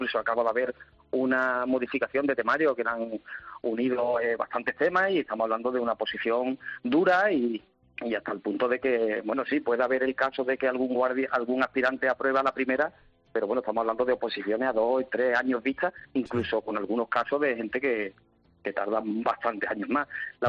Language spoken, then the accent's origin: Spanish; Carmona, Andalusia, Spain; Pues yo creo que porque nací y me crié a 300 metros del cuartel. Yo soy de Carmona, en Sevilla.